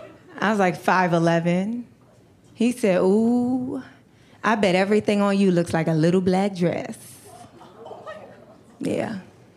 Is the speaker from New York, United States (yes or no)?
yes; New York, United States; now in Los Angeles, United States; like I grew up in New York, I live in LA.